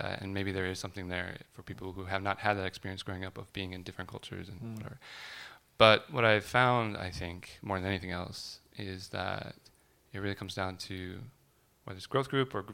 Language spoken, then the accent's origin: English; Japan; As you know, I grew up overseas and I grew up in Japan.